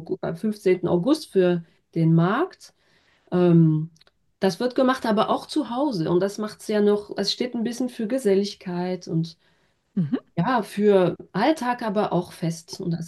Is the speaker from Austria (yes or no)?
no; Marche-en-Famenne, Wallonia, Belgium; Ich komme ja aus Marchand-Famenne und dort wird Le Matoufet vorbereitet.